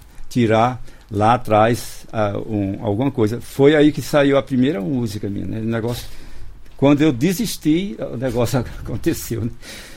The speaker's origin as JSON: {"language": "Portuguese", "town": "Missão Velha", "region": "Ceará", "country": "Brazil", "tie": "born or raised there", "said": "Eu nasci em Missão Velha, por sinal tem no mapa ainda, viu?"}